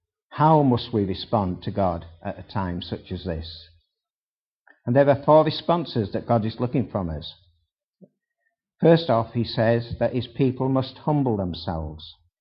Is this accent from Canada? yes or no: no; United Kingdom; We're British. We don't live in Israel. We don't live near the temple.